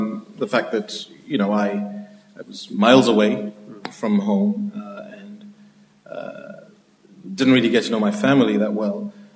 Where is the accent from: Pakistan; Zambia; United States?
Zambia; Lusaka, Lusaka Province; born there; born in Zambia in 1976, I was born in Lusaka, the capital city. My mom was Zimbabwean.